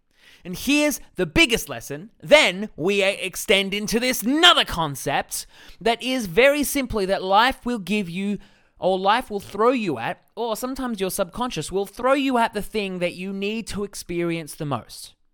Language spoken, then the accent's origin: English; Australia; accent: Australian; In my very Australian accent.